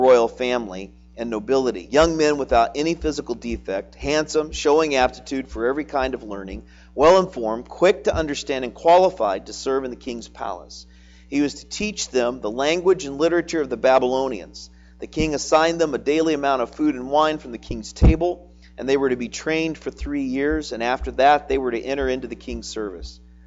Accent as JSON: {"language": "English", "country": "United States", "said": "living in a nation like the United States has been one and the same of feeling like I'm an American, I'm a Christian, it's kind of all the same."}